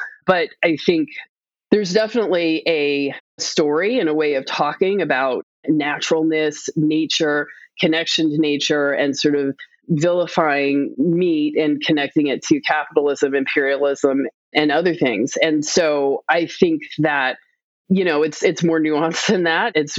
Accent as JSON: {"language": "English", "town": "New York City", "region": "New York", "country": "United States", "tie": "born or raised there", "said": "I grew up in New York City, and it, like I said, I just left."}